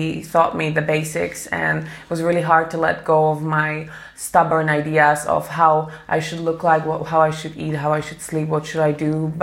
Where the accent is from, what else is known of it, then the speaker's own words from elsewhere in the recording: Slovakia; English is a second language; I'm from Slovakia, I'm 29 years old.